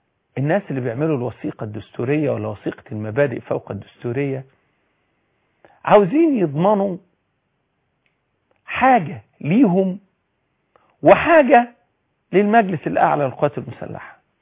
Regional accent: Egypt; انا شخص مصري، مواطن مصري، بحب البلد دي

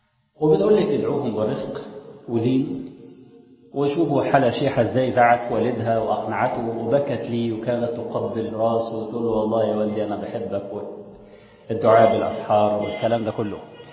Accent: Egypt; انا خلاص انا مصري

